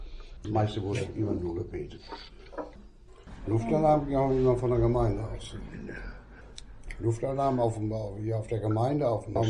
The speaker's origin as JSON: {"language": "German", "town": "Verl", "region": "North Rhine-Westphalia", "country": "Germany", "tie": "born or raised there", "said": "1935, Geburtsort Verl, aufgewachsen in Verl."}